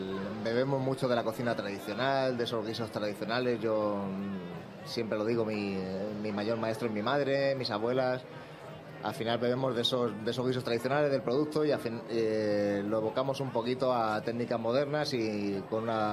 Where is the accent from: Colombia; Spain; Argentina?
Spain; Aranjuez, Community of Madrid; yo soy de Aranjuez, de la Comunidad de Madrid.